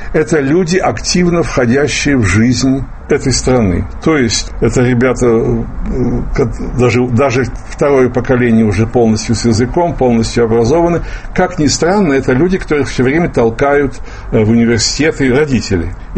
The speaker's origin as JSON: {"language": "Russian", "region": "Moscow", "country": "Russia", "said": "Я думаю, что я больше москвич все-таки."}